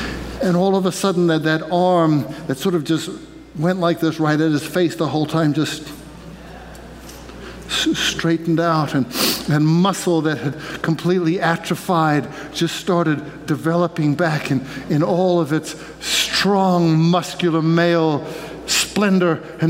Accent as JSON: {"language": "English", "country": "South Africa", "tie": "born or raised there", "said": "I had a couple of friends when I grew up in South Africa"}